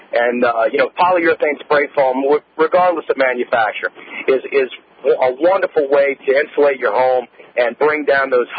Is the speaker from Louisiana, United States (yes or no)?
yes; Louisiana, United States; being born and raised in Louisiana, we use an indigenous natural resource like sugarcane to make a polyurethane foam.